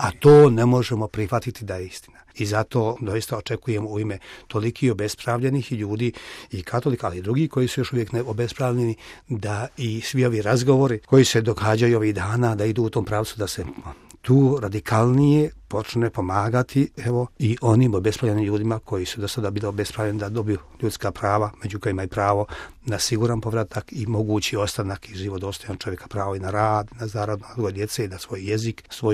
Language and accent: Croatian; Banja Luka, Republika Srpska, Bosnia & Herzegovina; Ja kao domaći čovjek, kao rođeni Banjalučanin, odnosno i kao Hrvat i kao katolik, dakle član hrvatskog domicilnog naroda i katoličke crkve koja je također u Bosni domicilna